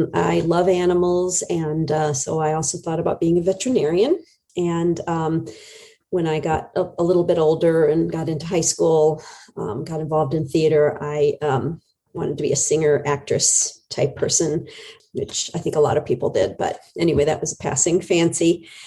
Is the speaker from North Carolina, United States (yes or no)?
no; Indiana, United States; also born or lived in New York / Atlanta; And I was raised in Indiana and born in New York. So I've kind of lived all over.